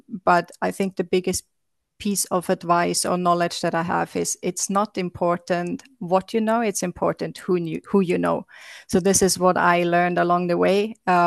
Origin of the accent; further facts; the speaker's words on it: Austria; English is a second language; now in Malta; So originally I'm from Austria